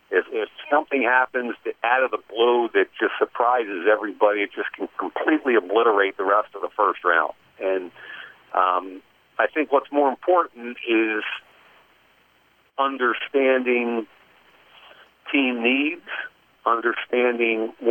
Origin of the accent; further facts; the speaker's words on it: Philadelphia, Pennsylvania, United States; And I grew up in the Philadelphia area. When I was a little kid, like 10 years old, my dad was the offensive line coach at the University of Pennsylvania.